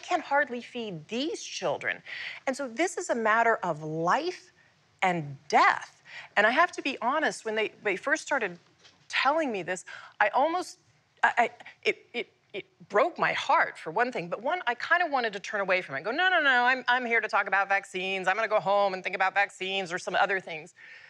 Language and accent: English; United States; born there; Look, I was born in the United States.